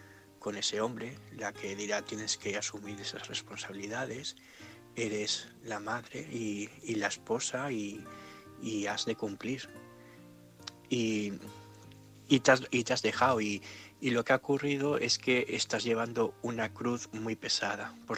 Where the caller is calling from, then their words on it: Gandia, Valencian Community, Spain; de Gandía